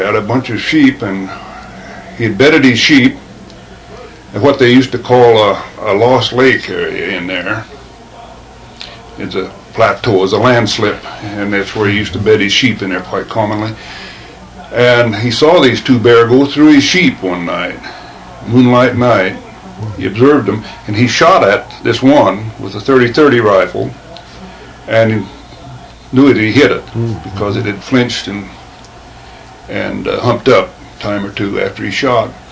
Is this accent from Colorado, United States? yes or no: no; Enterprise, Oregon, United States; born there; now in La Grande, United States; I reside at 1203 L Avenue in La Grande, Oregon. I was born in Enterprise, Oregon, 1916, and I've spent considerable time in the mountains and in the area, and most of Oregon.